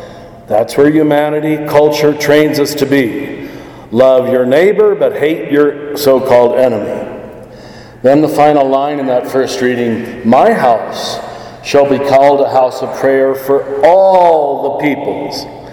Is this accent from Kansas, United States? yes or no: yes; Kansas, United States; I grew up in Kansas where we Catholics thought we were the only ones that God loved